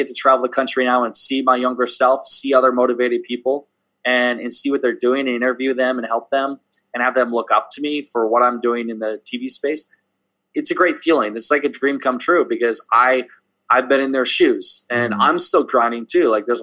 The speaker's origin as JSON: {"language": "English", "town": "Des Moines", "region": "Iowa", "country": "United States", "tie": "born or raised there", "said": "I had to come to my hometown area at the time. So Des Moines, Iowa"}